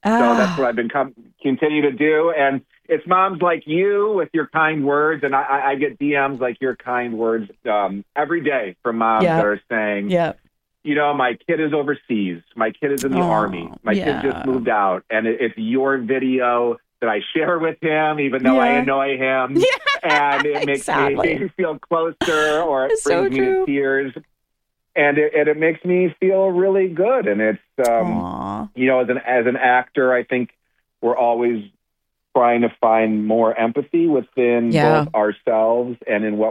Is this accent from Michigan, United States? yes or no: yes; Michigan, United States; I have a good relationship with my mom, who still lives in Michigan, in my home, my hometown, my childhood home.